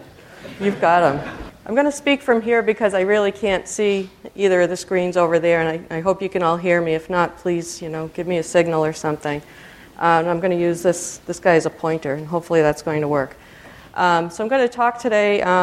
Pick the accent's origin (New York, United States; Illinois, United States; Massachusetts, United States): Massachusetts, United States; Boston; I parked the car in Harvard Yard. Can everyone hear me? All right. I'm from Boston.